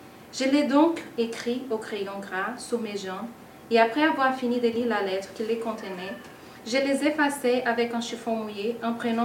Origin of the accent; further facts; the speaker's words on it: Brazil; now in France; j'ai demandé à 17 personnes entre la France et le Brésil, mon pays d'origine